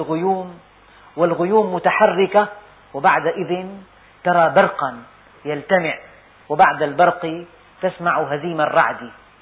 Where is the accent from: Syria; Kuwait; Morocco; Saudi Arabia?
Syria; Damascus, Damascus Governorate; يعني بلدنا دمشق معدل أمطارها السنوي معدل يسير، 150 ملم.